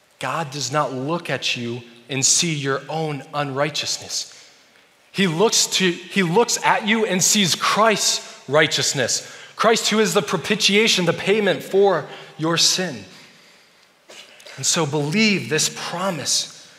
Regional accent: Germany; Well, I grew up in Germany.

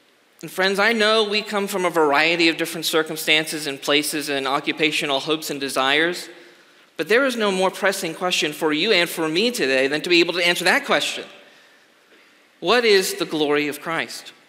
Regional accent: Texas, United States; I grew up on the Gulf Shores of South Texas, and I think troubled hearts aren't a lot different from the sand on the seashore.

